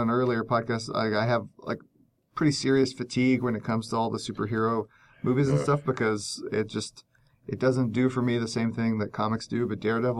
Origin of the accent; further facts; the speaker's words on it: the South, United States; now in Nashville, United States; But I never felt like I was from the South until I moved to the West, to the Southwest. And then I moved, and everyone was like, oh, you're from the South. And I thought, yeah, I'm from the South.